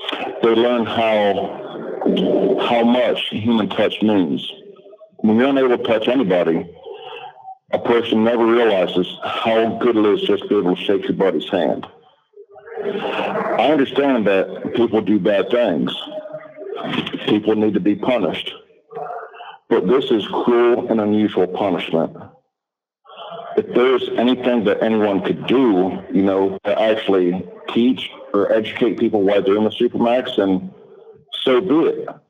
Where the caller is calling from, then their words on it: Ohio, United States; I'm calling from Ohio.